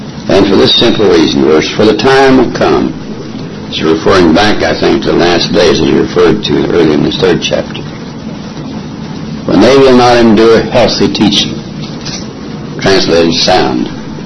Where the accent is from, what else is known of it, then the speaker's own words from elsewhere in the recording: Scotland, United Kingdom; He's a Scotsman. I'm glad I'm a Scotsman.